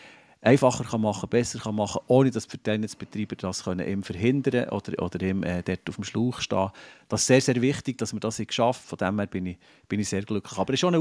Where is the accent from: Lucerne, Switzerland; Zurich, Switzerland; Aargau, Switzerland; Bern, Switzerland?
Bern, Switzerland; Wir haben bei uns im Berner Oberland Adelbodenlenk